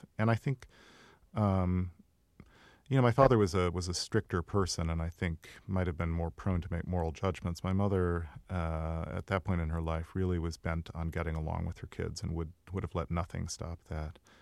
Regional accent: Midwest, United States; It's more a portrait of a type that my parents were one instance of that I saw a lot of when I was growing up in the Midwest.

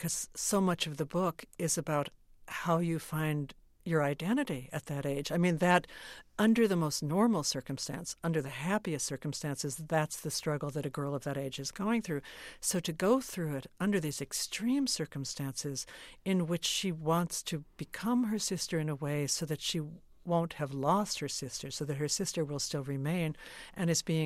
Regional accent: Brooklyn, New York, United States; I grew up in Brooklyn, but and in my neighborhood, there was still, you know, Brooklyn, the city of churches.

